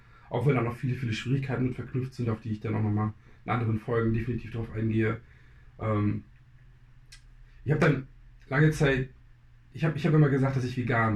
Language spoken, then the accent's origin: German; East Germany, Germany; Ich bin im Osten groß geworden und da ist es sogar noch viel mehr vertreten, dass man Fleisch isst. Bin auf dem Bauernhof groß geworden, bin auch mit einer ganz anderen Großzucht von Tieren groß geworden.